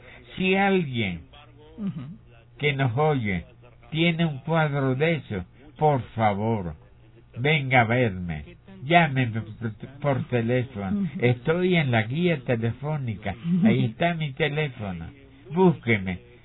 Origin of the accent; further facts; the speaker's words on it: Valencia, Carabobo, Venezuela; born there; He reconstruido la casa donde nací en Valencia.